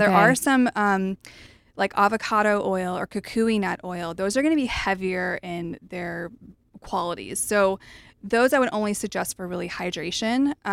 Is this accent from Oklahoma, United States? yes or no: yes; Oklahoma, United States; I grew up in Oklahoma and just, no knock to Oklahoma, but was not around, you know, farmers markets and healthy eating, and just had the sad American diet.